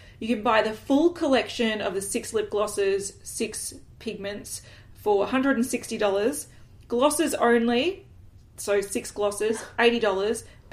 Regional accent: Australia; Yes, well, I actually feel like this is where I really like being an Australian.

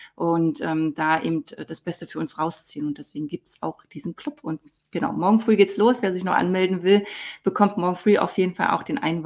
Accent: Berlin, Germany; born there; ich bin im Ostteil von Berlin tatsächlich geboren und von daher kenne ich aus meiner Kindheit und Kindheit, ich bin ja, war ja erst 8 oder 9, als die Wende war

